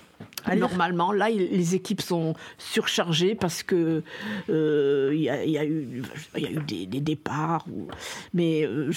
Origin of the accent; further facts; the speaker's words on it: Tunisia; born there; Il y a toujours la Tunisie, parce que je suis née en Tunisie